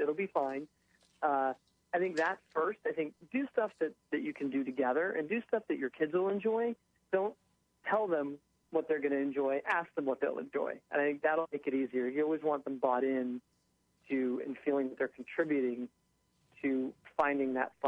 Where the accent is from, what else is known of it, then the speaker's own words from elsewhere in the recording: Jersey City, New Jersey, United States; I'm from Jersey City, which is only like an hour and a half away.